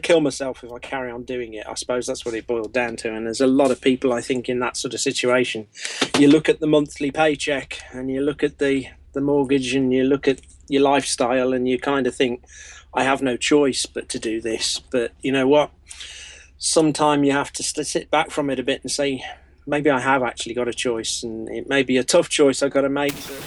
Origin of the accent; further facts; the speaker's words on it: Midlands, United Kingdom; and back in my hometown, which is actually in the Midlands, right in the middle of the UK, well away from the sea